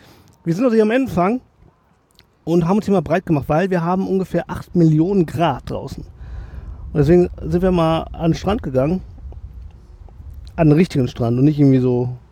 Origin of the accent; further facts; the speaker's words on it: Mülheim, North Rhine-Westphalia, Germany; Ich komme ja aus Mülheim, ne?